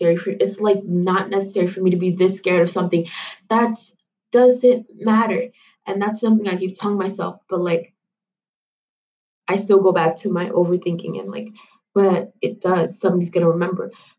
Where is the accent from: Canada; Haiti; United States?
Haiti; my parents are from Haiti. I'm from Haiti.